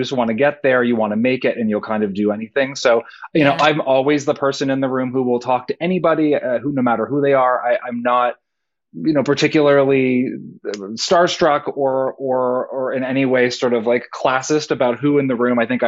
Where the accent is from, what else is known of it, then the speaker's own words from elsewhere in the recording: Ontario, Canada; So growing up outside of Toronto, I was always very involved in community theater.